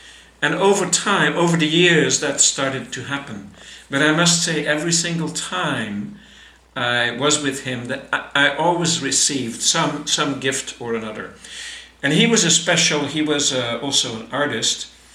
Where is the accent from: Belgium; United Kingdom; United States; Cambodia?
Belgium; So I was living in my home country at the time in Belgium.